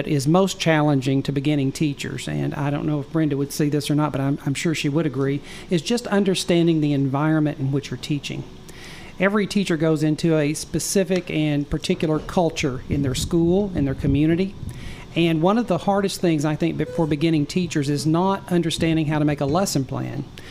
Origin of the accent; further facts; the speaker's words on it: Little Rock, Arkansas, United States; born there; I was born in Little Rock and became a teacher, a seventh grade English teacher in the beginning of my career.